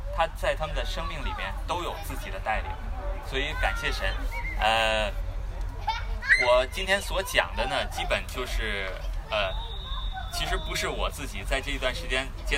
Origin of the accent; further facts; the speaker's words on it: Tianjin, China; moved away; 我们两个来自国内的天津，然后12年到这边来，然后我们前12年13年到14年之前在 Richmond 住，然后在那边呢也是刚来的时候是不信主的。